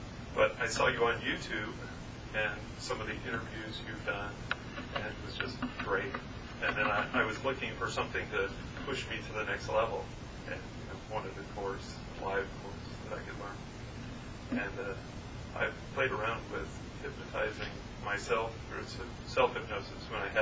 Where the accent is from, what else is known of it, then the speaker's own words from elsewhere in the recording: Elk Grove, California, United States; I'm originally from Elk Grove, California, but I've lived in Texas around the Dallas area for the last 19 years.